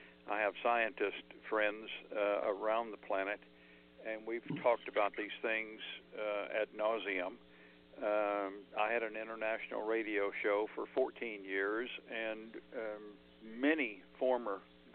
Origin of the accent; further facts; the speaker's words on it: Texas, United States; I grew up in East Texas. My family was very poor.